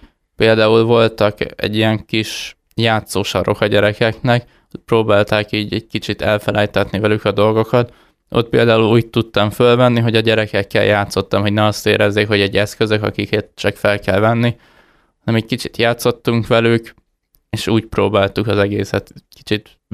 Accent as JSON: {"language": "Hungarian", "country": "Hungary", "said": "azért nem akartak fölengedni minket, mert magyarok vagyunk"}